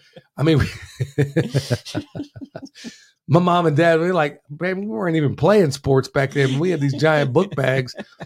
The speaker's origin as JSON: {"language": "English", "region": "Oklahoma", "country": "United States", "tie": "born or raised there", "said": "when I was a kid growing up in Oklahoma, every morning you would see all these old timers sitting in the window at Brahms."}